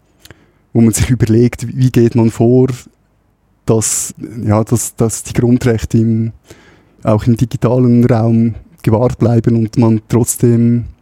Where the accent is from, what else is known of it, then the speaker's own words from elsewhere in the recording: Uri, Switzerland; geboren und aufgewachsen im Kanton Uri.